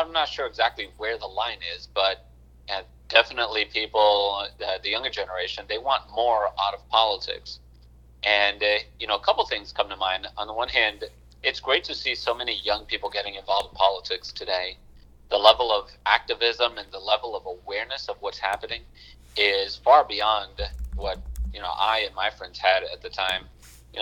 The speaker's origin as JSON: {"language": "English", "town": "Providence", "region": "Rhode Island", "country": "United States", "tie": "born or raised there", "said": "Because remember that I grew up in Providence in the 80s and 90s."}